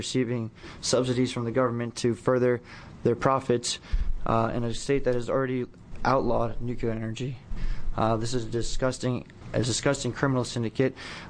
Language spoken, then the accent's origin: English; Long Island, New York, United States; I'm from Long Island, New York, where we actually did have an experimental reactor.